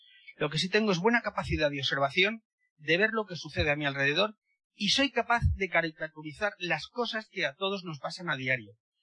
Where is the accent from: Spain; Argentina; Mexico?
Spain; Madrid, Community of Madrid; born there; also born or lived in Zamora; No nací en el campo, nací en Madrid. Lo que pasa es que mi familia era de un pueblecito de Zamora.